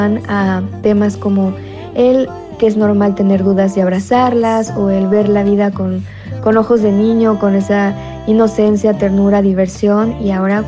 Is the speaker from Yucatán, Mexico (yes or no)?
yes; Mérida, Yucatán, Mexico; soy una cantautora de Mérida, Yucatán